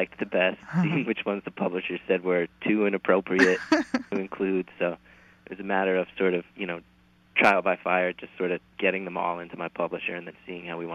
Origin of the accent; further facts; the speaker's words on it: New Jersey, United States; since I grew up in New Jersey, most of the stories are set there